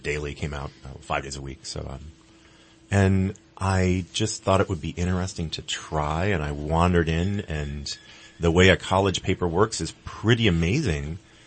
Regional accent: Farmington, New Mexico, United States; Well, I grew up in a little town called Farmington, which is up in the Four Corners area.

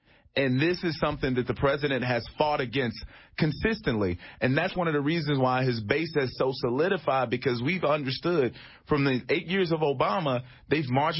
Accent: Chicago, Illinois, United States; For example, Chicago. I'm from Chicago, from the South Side.

